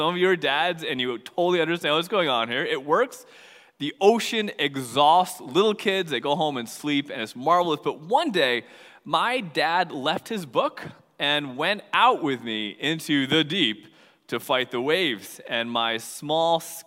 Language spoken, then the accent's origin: English; Piscataway, New Jersey, United States; You know, I grew up in Piscataway, New Jersey, and one of the rites of passage when you are growing up on the East Coast is doing what my dad called fighting the waves.